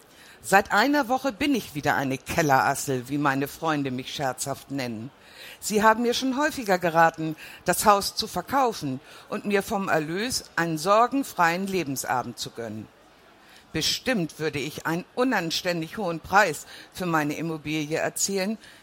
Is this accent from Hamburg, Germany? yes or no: yes; Hamburg, Germany; born there; Ostsee ist meine zweite Heimat. Als gebürtige Hamburgerin gehört das dazu. Da fährt man eine Stunde. Da habe ich als Kind jedes Wochenende verbracht.